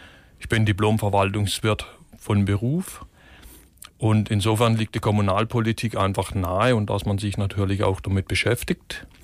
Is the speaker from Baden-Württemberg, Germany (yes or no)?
yes; Baden-Württemberg, Germany; Ich komme ja selbst aus Südbaden